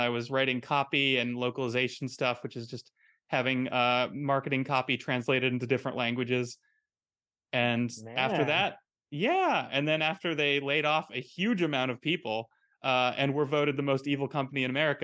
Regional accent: Tucson, Arizona, United States; I was raised in Arizona, yes, nice.

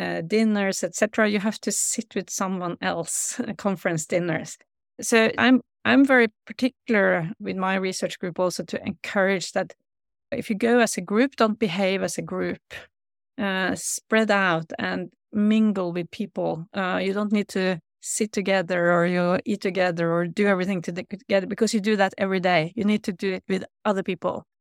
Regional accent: Norway; English is a second language; So I'm from Norway, so we are, of course, a small country.

